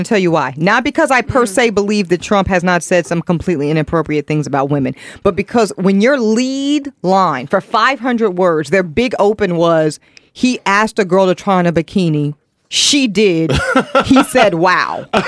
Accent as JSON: {"language": "English", "region": "the South", "country": "United States", "said": "Maybe it's because I'm from the South. I don't know."}